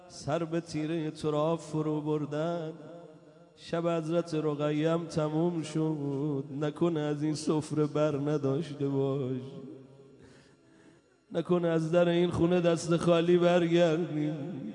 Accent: Iran; گفتم بیبی من از ایران اومدم، اگه داداشم و شفا ندی دیگه تو حرمت نمیام، باد غر می کنم، بر می گردم ایران.

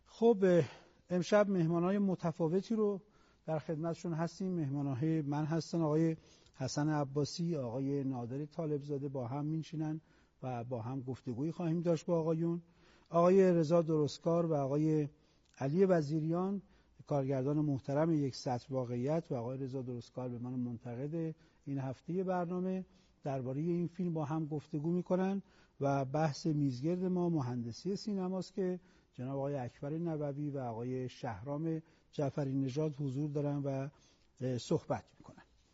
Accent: Iran; وظیفه دارم به عنوان یک ایرانی

